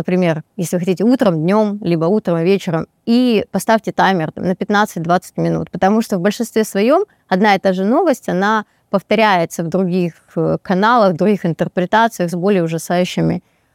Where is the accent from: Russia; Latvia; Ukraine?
Ukraine; Я же украинка, эмпатичная, поэтому как бы мой народ такой же.